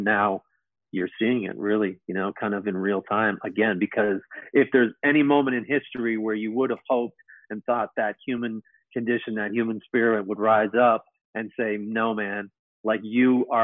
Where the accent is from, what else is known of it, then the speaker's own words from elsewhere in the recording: Toronto, Ontario, Canada; I remember growing up in Toronto, the only time you knew there was an election happening because you start seeing signs on the lawns or in your neighborhood